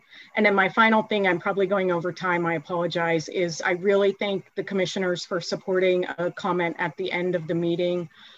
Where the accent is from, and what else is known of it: Black Diamond, Washington, United States; born or raised there; now in Bellevue, United States